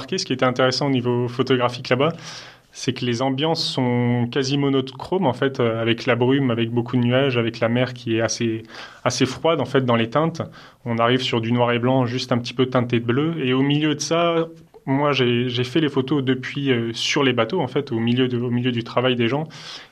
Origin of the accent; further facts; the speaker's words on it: Grenoble, Auvergne-Rhône-Alpes, France; moi, comme vous l'avez dit, je viens de Grenoble, et ce que je connais, c'est surtout les montagnes.